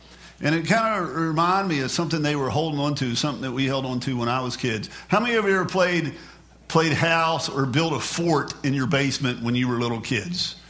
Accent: West Virginia, United States; And my cousin Gwen, we're from West Virginia, it's okay.

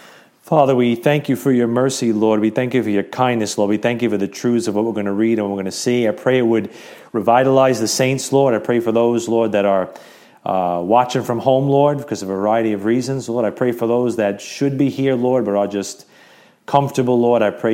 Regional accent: United States; I know as an American who, cares about the country, maybe dedicated time to the country

